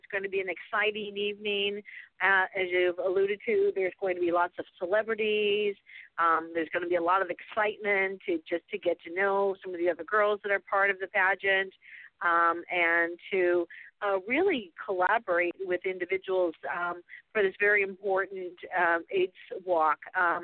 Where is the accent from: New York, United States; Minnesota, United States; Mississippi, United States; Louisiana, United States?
Minnesota, United States; now in San Diego, United States; Well, I grew up in the Midwest, and after experiencing 60 below weather, I migrated to the beautiful city of San Diego, and have been in San Diego for the last 20 years.